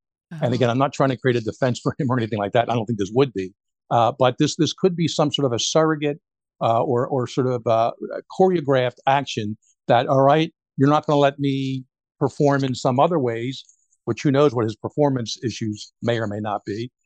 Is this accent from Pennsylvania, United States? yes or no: yes; Philadelphia, Pennsylvania, United States; I'm from Philadelphia originally. I know that area.